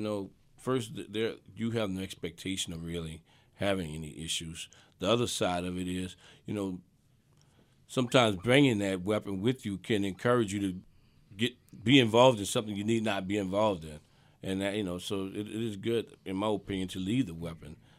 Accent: the South, United States; Nine times out of ten, as a Southerner, you're going to see good morning or good evening.

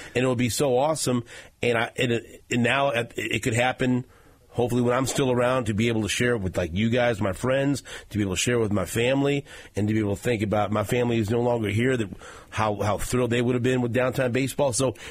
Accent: Kansas City, Missouri, United States; I grew up in Northeast, people know, you know, right off Independence Avenue on Jackson. And then I lived on Van Brunt, and I lived on St. John.

